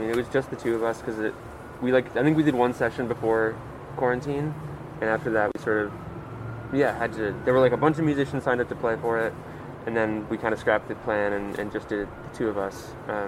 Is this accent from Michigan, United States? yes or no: no; Greenfield Center, New York, United States; also born or lived in Troy; now in Seattle, United States; Yeah, I grew up in Greenfield Center, New York, just a tiny rural town. Mm-hmm. But I lived in Troy for 5 or 6 years until this summer.